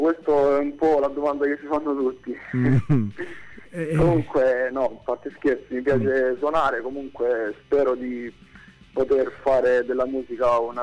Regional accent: Casarano, Apulia, Italy; Sì, allora io sono di Casarano, in provincia di Lecce.

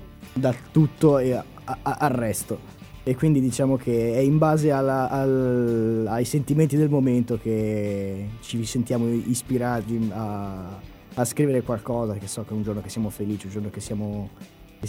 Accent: Bovisio-Masciago, Lombardy, Italy; Tra noi siamo della Brianza, da Bovisio

